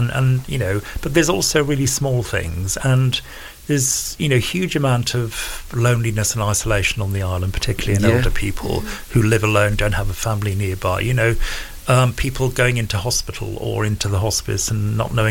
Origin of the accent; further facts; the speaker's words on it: United Kingdom; You know, it's one of the best things about being British is that amazing tradition.